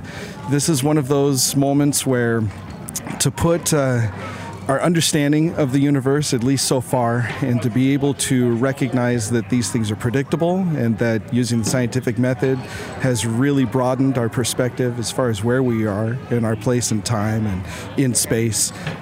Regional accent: Folsom, California, United States; I'm from Folsom, California.

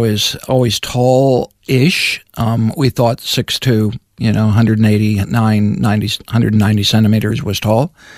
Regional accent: Iowa, United States; Absolutely. Yep. Iowa, Midwest, Bible Belt.

